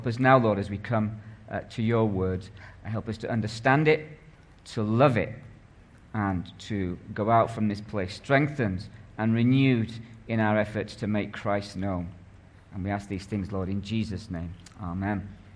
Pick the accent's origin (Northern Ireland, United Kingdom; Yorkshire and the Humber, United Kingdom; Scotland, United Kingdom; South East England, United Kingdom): Scotland, United Kingdom; I'm Scottish. We've got to keep the stereotype going, okay?